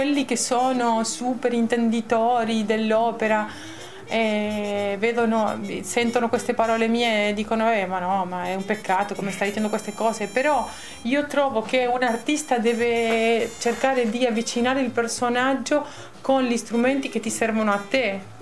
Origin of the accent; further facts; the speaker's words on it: Argentina; Italian is a second language; now in Spain; io sono argentina però anche vivo in Spagna, quindi ho cercato di avvicinarlo a quello che mi appartiene come cultura